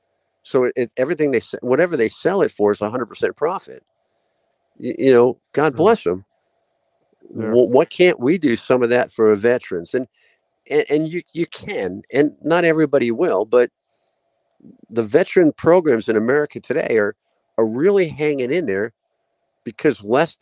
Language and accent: English; Merrick, New York, United States; Abe was a homeless veteran in my hometown of Merrick, New York. And when I was a kid growing up there, I lived on a street called Chinooka Avenue